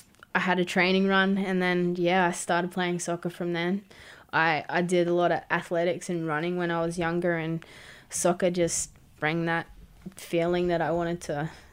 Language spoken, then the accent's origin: English; Cairns, Queensland, Australia; now in Brisbane, Australia; I grew up in Cairns, playing my junior years down up in there. And then at 16, I moved down to Brisbane